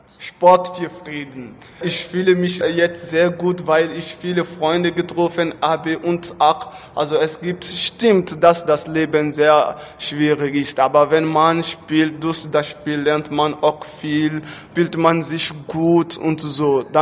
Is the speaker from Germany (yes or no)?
no; Mali; German is a second language; Ich komme aus Mali.